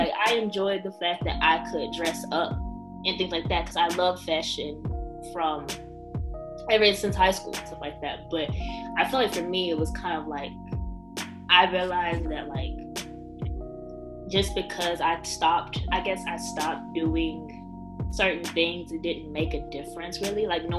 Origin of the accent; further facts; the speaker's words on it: Southern United States, United States; They didn't like me because I was American or I was from the South.